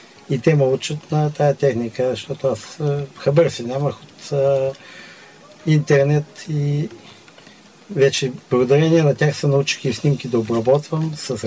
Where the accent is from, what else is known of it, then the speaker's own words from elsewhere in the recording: Asenovgrad, Plovdiv Province, Bulgaria; понеже съм в подножието на родопити, от Асеновград съм родом.